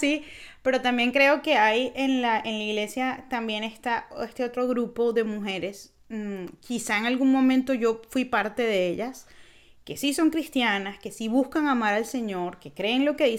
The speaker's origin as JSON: {"language": "Spanish", "country": "Venezuela", "said": "que pues vengo de Venezuela"}